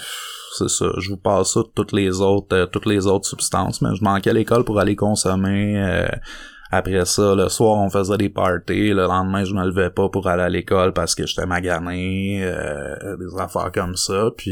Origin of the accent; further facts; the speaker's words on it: Saint-Faustin-Lac-Carré, Quebec, Canada; also born or lived in Prévost; quand je suis déménagé chez ma mère à 13 ans, je suis passé de Saint-Faustin-Lac-Carré à aller à l'école à Saint-Jovite, puis je me suis retrouvé à Prévost, j'ai allé à l'école à Saint-Jérôme